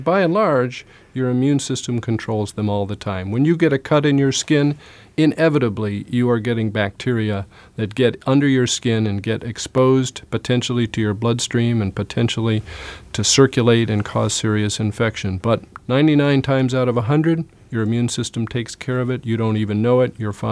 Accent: California, United States; Pertussis, I'm from California, so we just got through a terrible year of pertussis with over 9,000 cases in California and 10 deaths in babies.

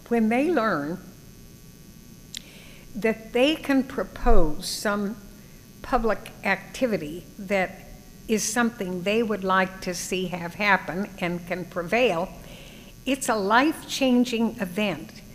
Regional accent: Arizona, United States; But I think I'm from Arizona, as you know, and there's something about the western states

